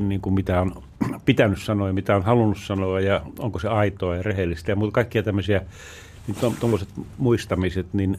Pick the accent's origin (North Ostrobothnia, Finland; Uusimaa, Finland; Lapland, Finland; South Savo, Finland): Lapland, Finland; Rovaniemi; minä olen Rovaniemeltä tullut ja se on osa mun identiteettiä edelleenkin, että mä menen sinne lomilla ja muuta. Ja siellä oli tuota seurakuntanuoret ja kansanraamattoseuran nuoret semmoinen piiri, jossa mä kasvoin